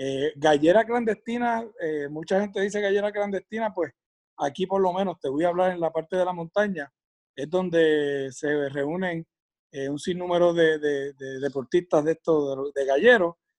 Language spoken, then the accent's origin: Spanish; Orocovi, Puerto Rico; Yo soy del pueblo de Orocovi